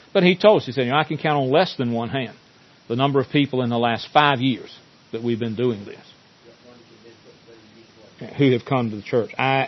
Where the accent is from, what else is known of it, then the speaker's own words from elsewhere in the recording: Burlington, United States; It's just like when I was growing up in Burlington, there was a very large, and they called themselves Fundamentalist Baptist Church